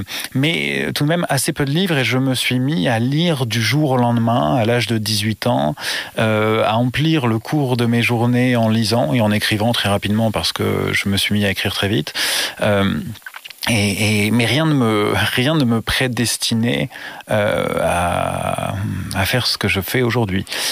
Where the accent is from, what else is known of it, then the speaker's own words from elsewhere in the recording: Amiens, Hauts-de-France, France; Non, je suis originaire d'Amiens et je suis devenu hockeyeur par tropisme familial